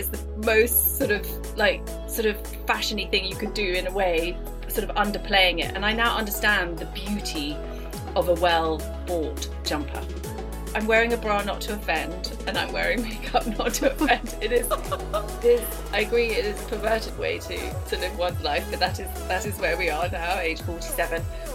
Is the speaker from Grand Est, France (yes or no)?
no; Paris, Île-de-France, France; I grew up in Paris.